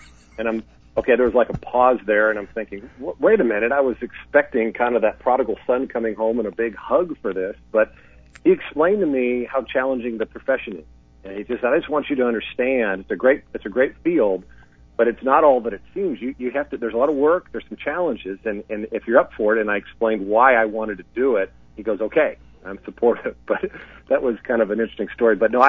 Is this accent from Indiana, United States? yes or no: yes; West Lafayette, Indiana, United States; also born or lived in California; Very proud of his career and loved growing up in West Lafayette when we moved from California to Indiana.